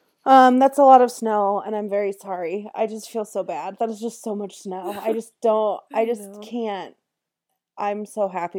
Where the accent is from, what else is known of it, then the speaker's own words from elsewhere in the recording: California, United States; I'm from Southern California, but I don't have to justify anything.